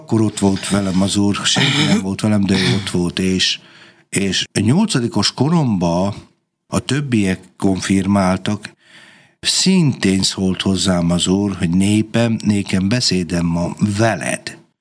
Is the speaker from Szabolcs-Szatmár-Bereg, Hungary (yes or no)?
yes; Fehérgyarmat, Szabolcs-Szatmár-Bereg, Hungary; born there; Fehérgyarmaton születtem